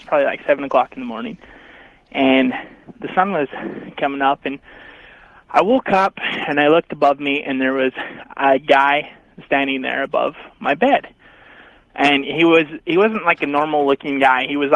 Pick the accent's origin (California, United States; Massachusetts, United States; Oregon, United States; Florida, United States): Oregon, United States; Portland; I'm from Portland, Oregon.